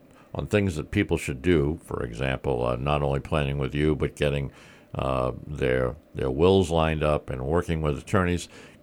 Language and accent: English; Warwick, Rhode Island, United States; You grew up in Massachusetts, and I grew up in Warwick. So there you go.